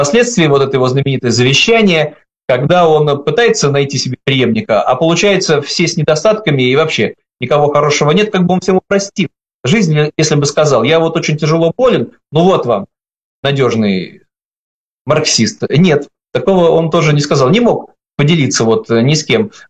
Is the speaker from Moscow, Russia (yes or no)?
no; Saint Petersburg, Russia; я как вот уроженец Санкт-Петербурга, Ленинграда